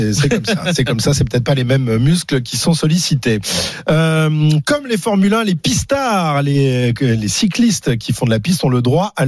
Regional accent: Nice, Provence-Alpes-Côte d'Azur, France; Moi je suis niçois et j'ai été faire mes études à Bordeaux

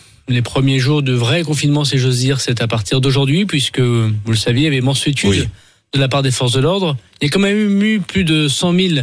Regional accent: Tourcoing, Hauts-de-France, France; Les gens respectaient, chez moi, à Tourcoing, les distanciations sociales.

